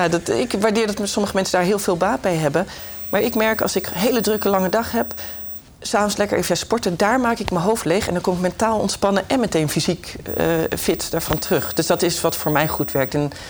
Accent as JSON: {"language": "Dutch", "town": "The Hague", "region": "South Holland", "country": "Netherlands", "tie": "born or raised there", "lives_now": "Rotterdam, Netherlands", "said": "Ik ben opgegroeid in Den Haag. En eigenlijk vanaf het moment dat ik geneeskunde ging studeren, toen ik 17 was, toen ben ik uit huis gegaan en ben in Rotterdam gaan wonen. En nooit meer weggegaan."}